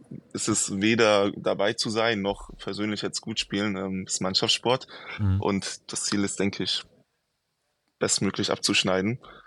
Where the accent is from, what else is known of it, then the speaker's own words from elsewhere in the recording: Mainz, Rhineland-Palatinate, Germany; Genau, ich bin aus der Mainzer Ecke. Da genau bin ich zu Hause